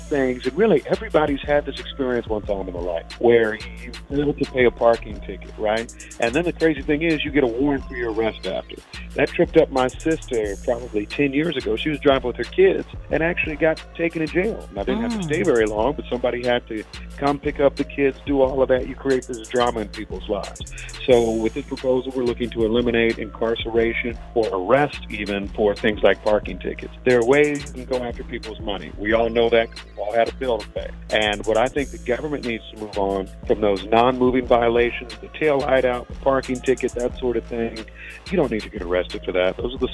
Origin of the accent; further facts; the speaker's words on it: Kansas City, Missouri, United States; I grew up here in Kansas City, and I know Brian knows the same thing.